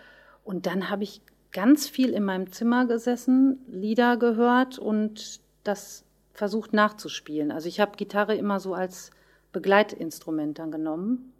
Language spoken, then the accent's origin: German; Löhne, North Rhine-Westphalia, Germany; das war Tag der offenen Tür bei der Musikschule in Löhne, wo ich herkomme